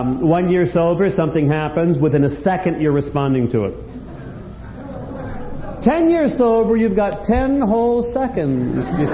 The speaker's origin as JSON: {"language": "English", "town": "San Jose", "region": "California", "country": "United States", "tie": "born or raised there", "said": "and I grew up in San Jose, and we would go over to Santa Cruz and Capitola and drink Red Mountain wine"}